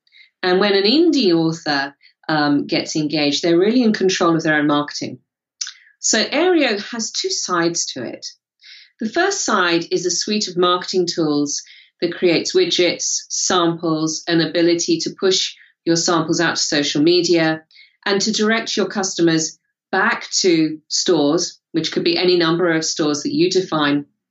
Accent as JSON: {"language": "English", "country": "United Kingdom", "said": "in the UK, you can hear from my accent, Waterstones, to Amazon"}